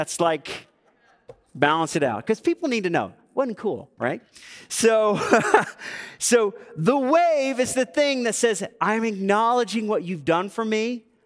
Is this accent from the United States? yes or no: yes; the South, United States; I'm from the South, but one of the things in the South that we pride ourselves on, even though there's still road rage, is the complimentary wave, right?